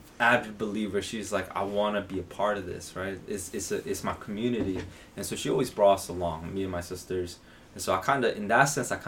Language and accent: English; South Korea; I'm Korean and I grew up in the Korean church.